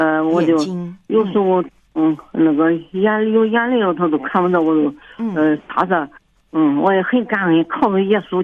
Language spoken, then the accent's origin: Chinese; Shandong, China; Chinese is a second language; 我不大会说这个普通话，就我是山东人，说话重